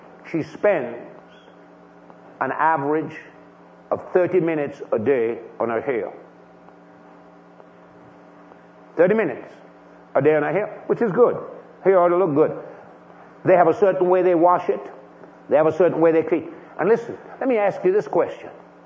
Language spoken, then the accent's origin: English; Florida, United States; I'm from Florida. A lot of people come to Florida and want to get a tan.